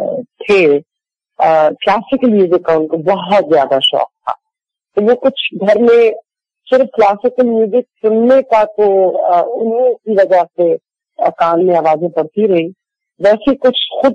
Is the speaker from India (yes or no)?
no; Karachi, Sindh, Pakistan; moved away; also born or lived in Dhaka / Kabul; پیدائش میری ڈھاکہ کی ہے، لیکن تقریباً کوئی 2-3 سال کی عمر میں family move back to Karachi.